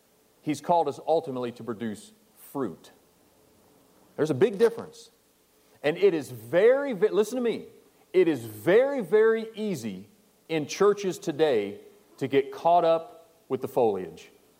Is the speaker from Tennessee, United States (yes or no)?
no; Lake Wales, Florida, United States; I came to a church in my hometown in Lake Wells, Florida